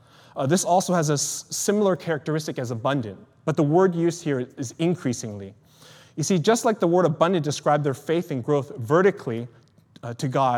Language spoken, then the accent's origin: English; Sacramento, California, United States; This idea of growth reminded me as a kid in my hometown in Sacramento.